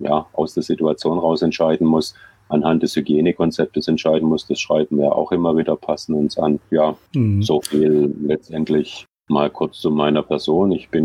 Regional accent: Heilbronn, Baden-Württemberg, Germany; bis zur zweiten Liga in meiner Heimatstadt in Heilbronn

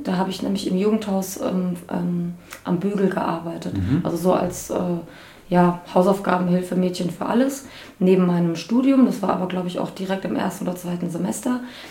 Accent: Bad Homburg, Hesse, Germany; Ich komme aus Bad Homburg, wobei ich jetzt nicht irgendwie aus der reichen Ecke komme oder so, leider.

